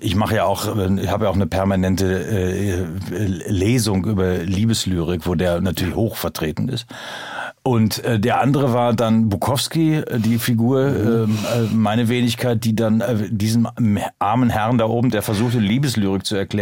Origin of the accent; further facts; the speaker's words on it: Unna, North Rhine-Westphalia, Germany; Ich komme aus Unna, der lebt in Dortmund.